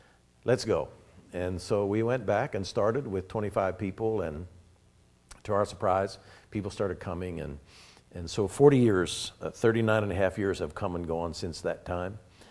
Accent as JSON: {"language": "English", "region": "Pennsylvania", "country": "United States", "tie": "born or raised there", "said": "it was close to where we were raised in Pennsylvania"}